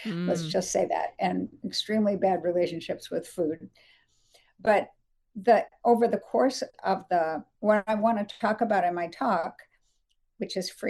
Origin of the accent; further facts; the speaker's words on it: Dayton, Ohio, United States; born there; Yep, coming home to my roots. I was born in Dayton. My grandparents lived in Cleveland and Youngstown. So, you know, Ohio is home sweet home in a way.